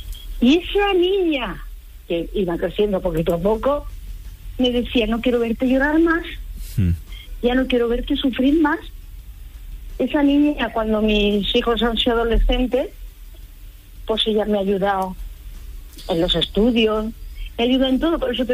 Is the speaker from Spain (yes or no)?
yes; Albacete, Castilla-La Mancha, Spain; moved away as an adult; now in Villarreal, Spain; yo soy de Albacete. Yo soy de Albacete y nosotros nos vinimos aquí a vivir cuando nos casamos, a Castellón, a Villarreal, Castellón.